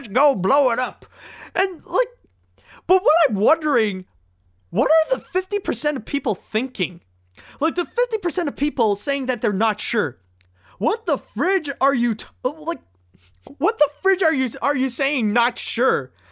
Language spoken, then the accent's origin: English; Canada; This is why I'm Canadian.